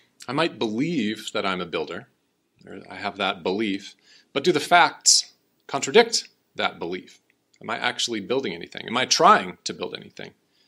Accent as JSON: {"language": "English", "region": "Wisconsin", "country": "United States", "tie": "born there", "lives_now": "Colorado, United States", "said": "I was born in Wisconsin. I'm a Packer fan. I always will be. And I will always consider Wisconsin home, even though I happily reside here in Colorado, one of the most beautiful places on the planet."}